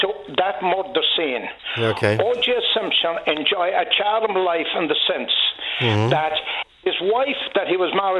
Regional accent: Ireland; now in United States; And I told them I was from Ireland, and I came over and I worked in construction in Chicago, and I got drafted into the army.

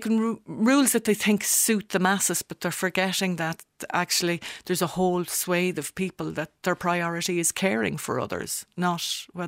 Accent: Ireland; And I do think as Irish people, we love a funeral and it serves a function.

